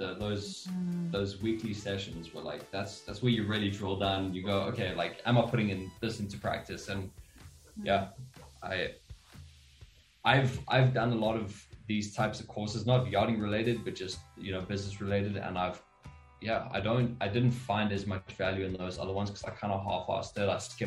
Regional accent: South Africa; I'm South African, she's American.

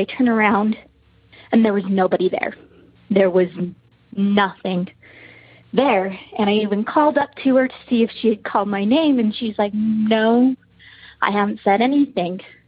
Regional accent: Utah, United States; I'm from Utah.

